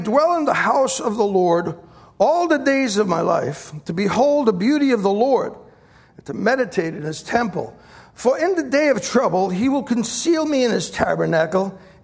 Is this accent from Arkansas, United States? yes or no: no; Bronx, New York, United States; I grew up in the Bronx and a three-room apartment. We had no air conditioning.